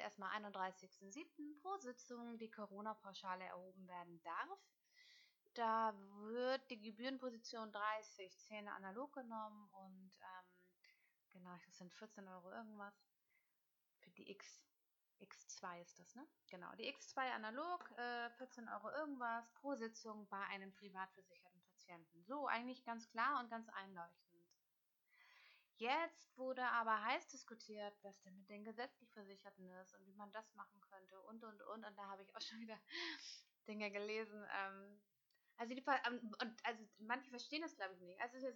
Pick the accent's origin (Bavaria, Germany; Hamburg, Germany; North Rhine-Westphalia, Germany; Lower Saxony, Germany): Hamburg, Germany; born there; Ich bin Hamburgerin, gebürtige.